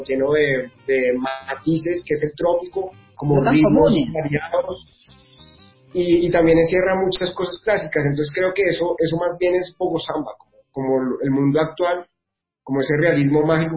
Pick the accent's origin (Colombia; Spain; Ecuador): Colombia; y es que en la autopista ya se ve mucho de lo que somos como colombianos, ¿no?